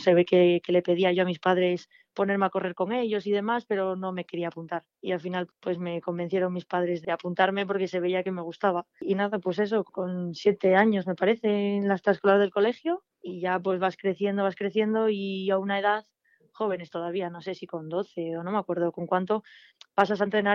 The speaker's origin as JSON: {"language": "Spanish", "region": "Asturias", "country": "Spain", "moved": "yes", "lives_now": "León, Spain", "said": "aunque lleve tantos años en León, que voy ya para el octavo, pues que al final sigo siendo asturiana y aunque me pase bastante poco por las pistas de allí y no compita mucho, pues bueno, sigo teniendo licencia allí, sigo sintiéndome de allí"}